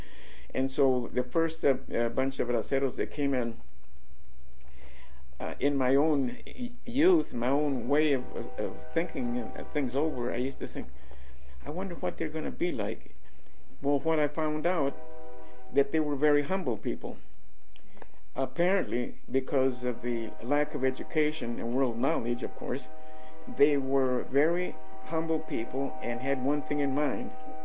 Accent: Tolleson, Arizona, United States; But my early experience was growing up in the Tolleson area on the west side of the valley

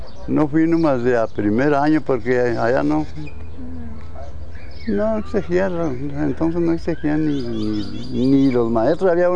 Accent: Julimes, Chihuahua, Mexico; born there; Nací en la Labor Nueva, Julimes. El 24 de enero de 1927.

